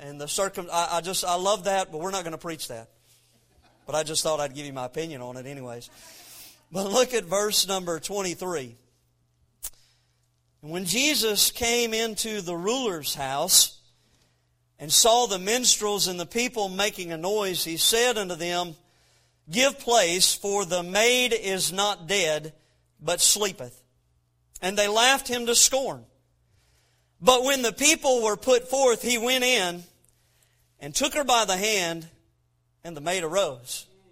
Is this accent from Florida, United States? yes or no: yes; Florida, United States; I got Florida blood in me, man. I was born and raised in Florida.